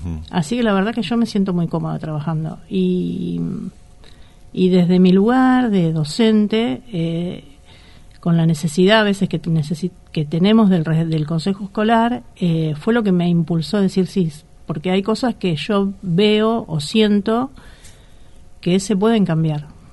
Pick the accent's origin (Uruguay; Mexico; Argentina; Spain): Argentina; Wilde, Buenos Aires Province; now in Las Flores, Argentina; Yo soy de Wilde.